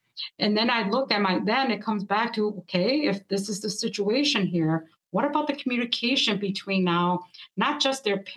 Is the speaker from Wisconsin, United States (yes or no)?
yes; Appleton, Wisconsin, United States; English is a second language; So growing up, I grew up in the Appleton area here.